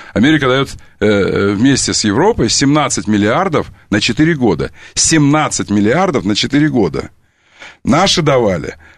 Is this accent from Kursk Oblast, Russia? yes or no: yes; Kursk, Kursk Oblast, Russia; я из Курска